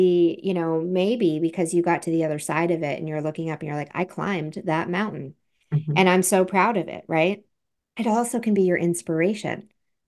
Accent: Vermont, United States; Maybe it's because I grew up in Vermont in the mountains

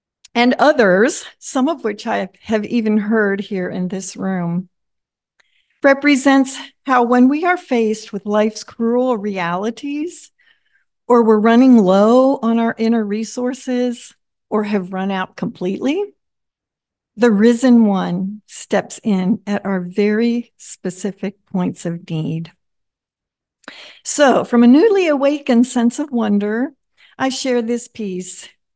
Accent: Ethiopia; I was born and raised in Ethiopia as a missionary kid. So after Steve and I were married, we visited my homeland.

